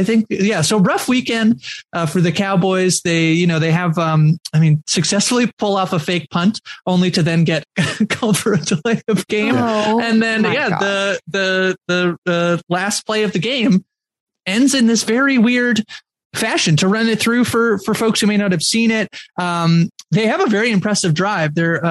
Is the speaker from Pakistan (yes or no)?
no; Canada; I was saying earlier that I'm Canadian